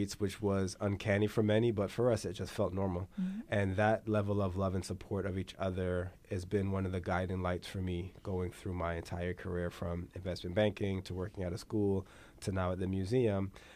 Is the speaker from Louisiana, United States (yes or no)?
no; Brooklyn, New York, United States; also born or lived in Saint Vincent and the Grenadines; I was born in St. Vincent and the Grenadines, grew up in Brownsville, Brooklyn, and was raised as a Rastafarian and still a Rastafarian.